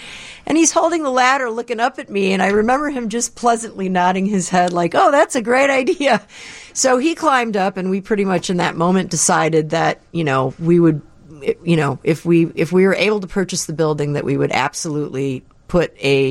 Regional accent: Chicago, Illinois, United States; Well, I grew up in Chicago on the west side, and we always had a tremendous amount of vegetables, and we had fruit trees and things just on a normal, you know, city lot size.

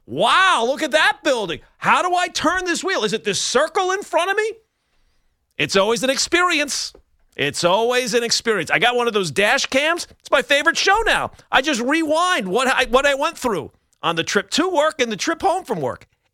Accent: New Jersey, United States; I come from Jersey, I live in Jersey, I use the Holland Tunnel.

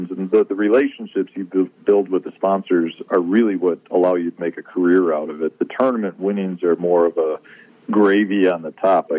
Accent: Chicago, Illinois, United States; I've been a big fan of yours since, growing up in Chicago.

